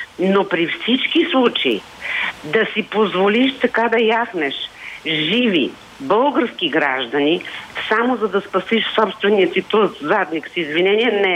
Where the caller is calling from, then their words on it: Sofia, Sofia City, Bulgaria; съм от София